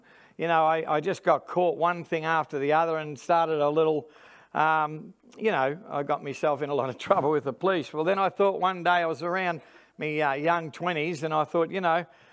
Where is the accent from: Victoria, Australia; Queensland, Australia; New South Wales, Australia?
Victoria, Australia; Melbourne; Melbourne. That's where I come from. I was born in Melbourne, and I was born on Friday the 13th, of all things.